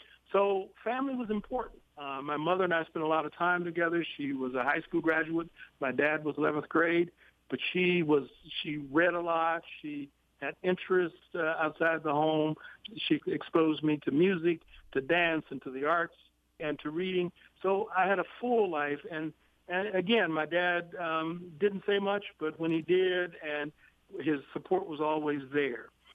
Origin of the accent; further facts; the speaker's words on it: Kansas City, Kansas, United States; also born or lived in Arkansas City, Kansas; I grew up as an only child in a segregated community in Kansas City, Kansas. I was born in Arkansas City, Kansas.